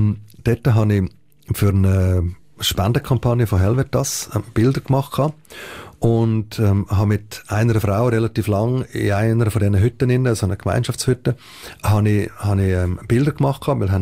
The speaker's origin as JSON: {"language": "German", "country": "Switzerland", "said": "ja, hallo, wir sind aus der Schweiz, wir machen gut für euch"}